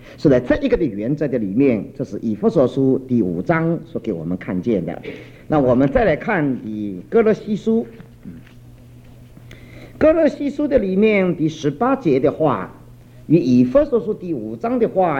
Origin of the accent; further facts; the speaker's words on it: China; moved away as an adult; now in United States; 特别像你我这一帮头一代到美国来的移民